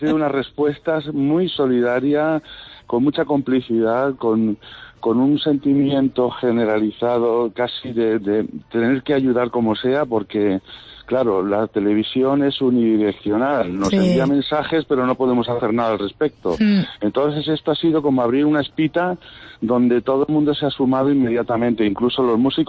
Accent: Valencian Community, Spain; Bueno, yo soy valenciano, conozco muchísima gente en Valencia, del mundo del arte.

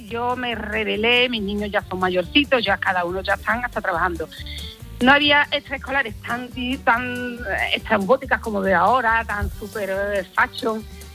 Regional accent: Seville, Andalusia, Spain; soy una autora sevillana que también escribo teatro.

